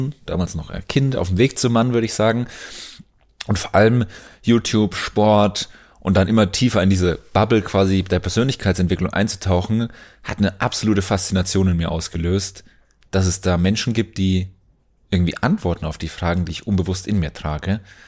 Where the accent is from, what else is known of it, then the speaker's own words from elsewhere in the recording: Ellerbrunn, Bavaria, Germany; Es gibt ja nur drei in Ellerbrunn, wo ich aufgewachsen bin.